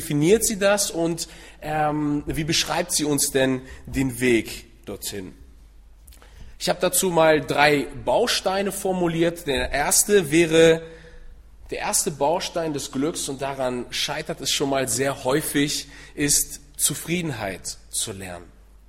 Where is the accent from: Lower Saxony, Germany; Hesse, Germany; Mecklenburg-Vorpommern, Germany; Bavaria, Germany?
Lower Saxony, Germany; Sehnde; ich komme aus Sehnde.